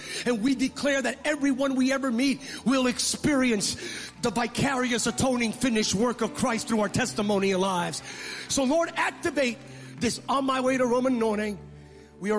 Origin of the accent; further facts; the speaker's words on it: United States; I'm an American, so I have to use the lens of my context.